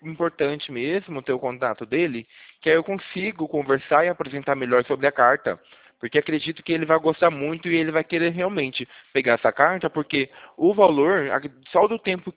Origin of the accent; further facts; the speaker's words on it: São Paulo, Brazil; E eu fico no interior de São Paulo, na região de Campinas.